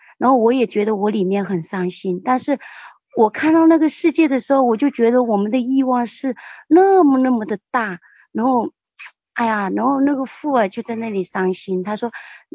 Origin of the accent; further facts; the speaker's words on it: Nanchang, Jiangxi, China; 感谢主持牧师，我是南昌的